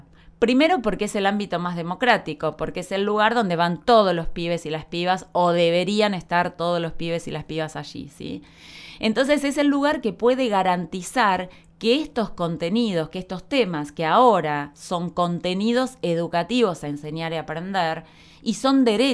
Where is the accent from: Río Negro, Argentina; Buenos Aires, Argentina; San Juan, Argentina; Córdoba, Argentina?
Río Negro, Argentina; Viedma; y somos de Viedma